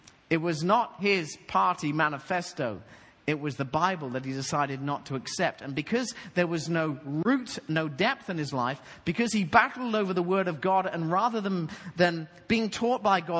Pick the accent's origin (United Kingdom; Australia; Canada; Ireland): United Kingdom; now in Atlanta, United States; our garden in Atlanta, actually, everyone calls it a yard, but we still call it a garden because we're British.